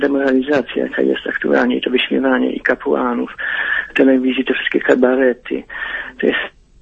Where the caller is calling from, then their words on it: Subcarpathian Voivodeship, Poland; z Podkarpacia. Witam pana ministra